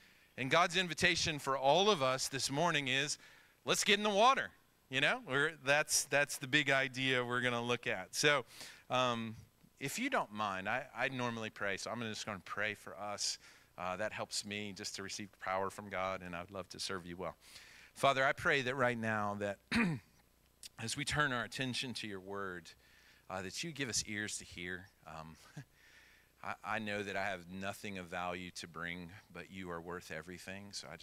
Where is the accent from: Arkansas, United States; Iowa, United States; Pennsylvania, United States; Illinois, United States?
Arkansas, United States; Jonesboro; As Lawrence mentioned, I'm here with my wife, Jen. We are from Jonesboro, Arkansas.